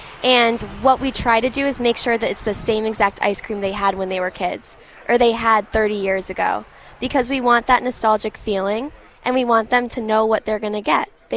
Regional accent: Colchester, United States; I'm from Colchester.

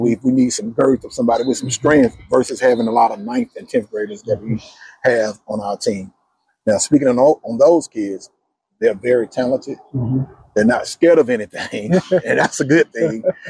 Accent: Atlanta, Georgia, United States; You know, I grew up in Atlanta. You know, Atlanta public school student

